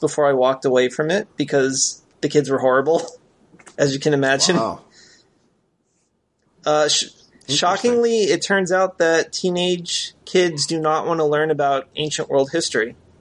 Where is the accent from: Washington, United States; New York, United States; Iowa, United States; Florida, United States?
Florida, United States; St. Petersburg; I was born in St. Petersburg, Florida. I grew up there. I went to high school there.